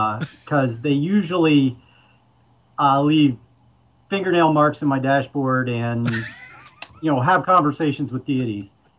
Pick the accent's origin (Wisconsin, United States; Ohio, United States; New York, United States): Ohio, United States; And, you know, growing up in Ohio, I certainly never saw anything like that, but I enjoy it now that I'm out here.